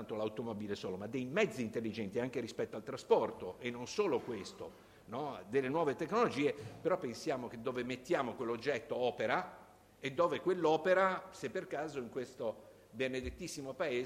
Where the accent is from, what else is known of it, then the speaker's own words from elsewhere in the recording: Genoa, Liguria, Italy; Come genovese, se mi consentite